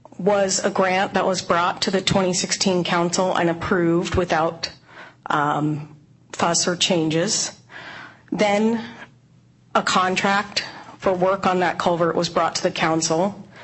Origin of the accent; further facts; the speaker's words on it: Black Diamond, Washington, United States; now in Bellevue, United States; I live in Bellevue, and I grew up in Black Diamond. Went to the Enumclaw High School.